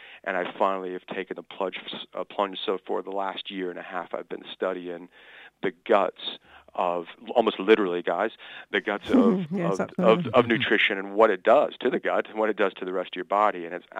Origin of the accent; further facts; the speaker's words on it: Chicago, Illinois, United States; I'm from Chicago, Illinois, in the upper great Midwest of America. And I went to school in Florida.